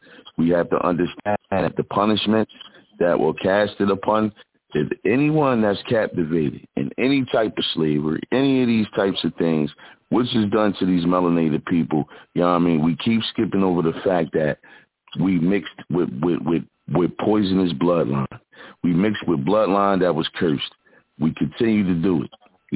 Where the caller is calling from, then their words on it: Philadelphia, Pennsylvania, United States; calling from the Broad Street Bully side of the Philadelphia.